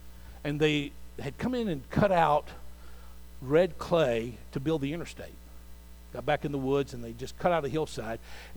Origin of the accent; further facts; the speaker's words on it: Georgia, United States; I grew up in Middle Georgia.